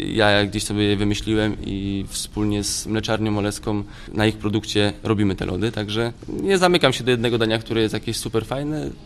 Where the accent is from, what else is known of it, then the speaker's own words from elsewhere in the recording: Kłobuck, Silesian Voivodeship, Poland; Nie pochodzę z Opolszczyzny, nie urodziłem się tutaj. Pochodzę z okolic Częstochowy, z Kłobucka. Uczyłem się gotować w szkole w Częstochowie, później kilka restauracji Częstochowa. Miałem okazję pracować w Cannes, w Kopenhadze również.